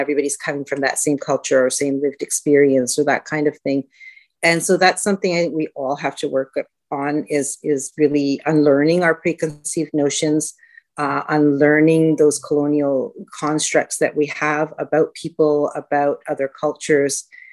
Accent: Canada; I have not from the Middle East. I was born and raised in Canada. My parents are of South Asian descent.

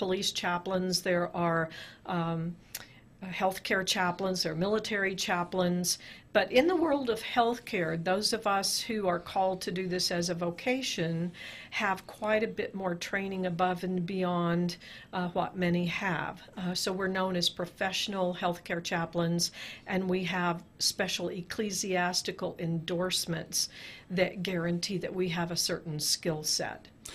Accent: Aztec, New Mexico, United States; I did. I grew up in Aztec. My brother was actually born at what was the little four-room house that became San Juan Regional Hospital in 1950. So we grew up in Aztec.

